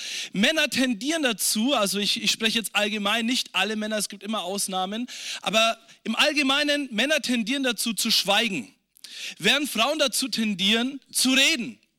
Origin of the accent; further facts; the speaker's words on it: Germany; ich bin Deutscher